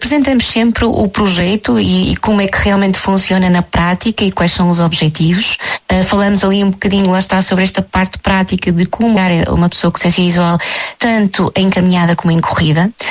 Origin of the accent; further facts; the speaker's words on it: Porto, Portugal; Eu fiquei cega aos 36 anos, eu sou do Porto